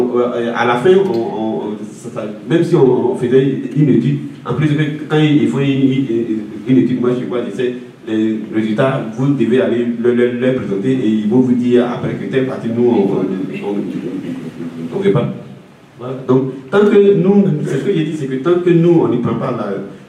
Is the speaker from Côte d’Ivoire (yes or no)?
yes; Côte d’Ivoire; Mais le problème, c'est que moi, en tant qu'Ivoirien, quand je vais là-bas